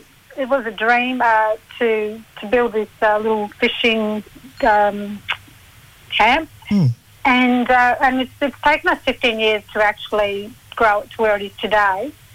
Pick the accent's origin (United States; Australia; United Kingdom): Australia; Northern Territory; I'm an Arundel woman from Central Australia.